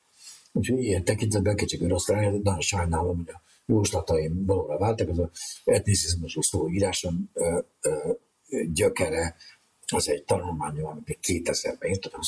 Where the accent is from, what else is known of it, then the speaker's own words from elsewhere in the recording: Transylvania, Romania; maga a felvidékén erdélyi vagyok